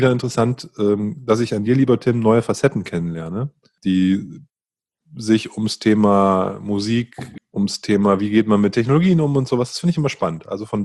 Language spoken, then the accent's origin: German; Northern Germany, Germany; Ich bin ein Norddeutscher